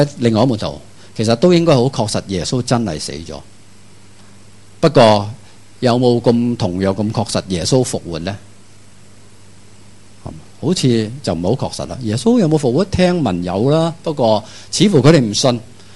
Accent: Hong Kong; 我哋香港人有句说话叫身体最诚实

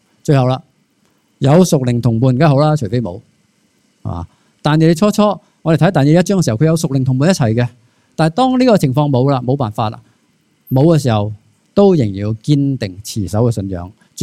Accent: China; 我哋中国人有句说话叫做平时唔烧香

